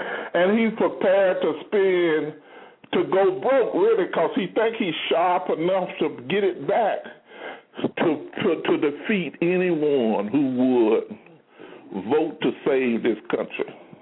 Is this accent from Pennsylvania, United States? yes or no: no; Texas, United States; you hear this old silly Texan in my hometown, my senator, John Cornyn, say that crazy talk.